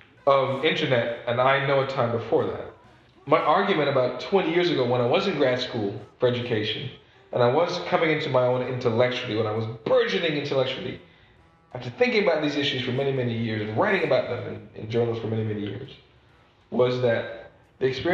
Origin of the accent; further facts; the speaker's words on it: St. Vincent & Grenadines; I'm having this argument online right now with people in my hometown, a Caribbean island called St. Vincent.